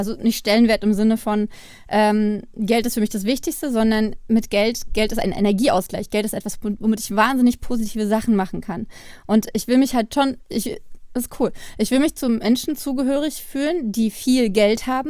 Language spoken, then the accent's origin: German; Zehlendorf, Berlin, Germany; wenn die Leute hören, ich komme aus Zehlendorf, dann mögen sie mich nicht mehr